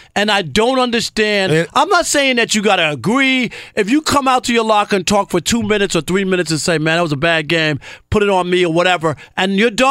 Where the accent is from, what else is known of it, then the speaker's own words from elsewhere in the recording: Jamaica, Queens, New York, United States; I'm from Jamaica, Queens.